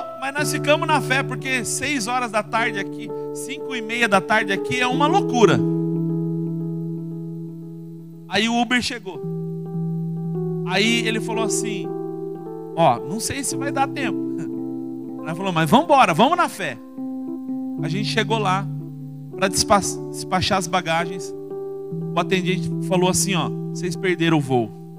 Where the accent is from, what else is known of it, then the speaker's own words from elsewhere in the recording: Itapetininga, São Paulo, Brazil; Nós somos da cidade de Itapetininga, diocese de Itapetininga.